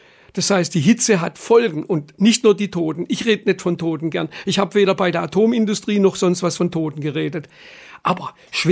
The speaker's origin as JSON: {"language": "German", "country": "Germany", "said": "Und der Fehler bei uns in Deutschland, generell würde ich sagen, ist, man hat eine Planung"}